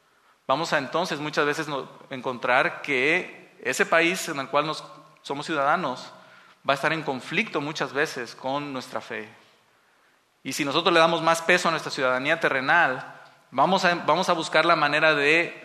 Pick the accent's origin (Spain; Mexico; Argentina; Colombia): Mexico; digo mexicano porque yo soy mexicano, ¿no?